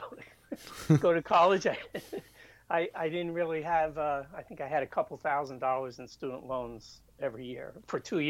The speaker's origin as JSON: {"language": "English", "region": "Pennsylvania", "country": "United States", "tie": "born or raised there", "moved": "as an adult", "lives_now": "California, United States", "said": "parents moved back to Eastern Pennsylvania when I was like two or three or something like that. So I was raised in Pennsylvania, and I only came out here to California in the late 90s."}